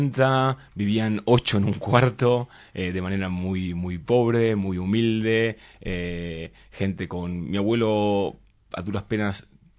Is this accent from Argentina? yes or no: yes; Argentina; yo soy segunda generación argentina, tanto de parte de madre como de padre. Y mis abuelos, uno nació en Damasco, y mi abuela nació en Beirut.